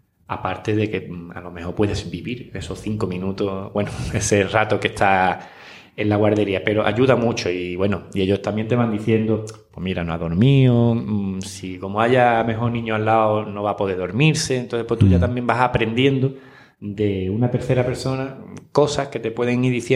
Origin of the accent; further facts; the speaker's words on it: Cádiz, Andalusia, Spain; parte de la familia pues no está aquí cerca porque yo soy de Cádiz